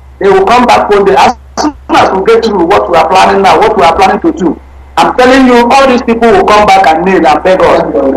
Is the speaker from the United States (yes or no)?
no; South East, Nigeria; now in India; I told them that we are not from Nigeria, we are from Biafra.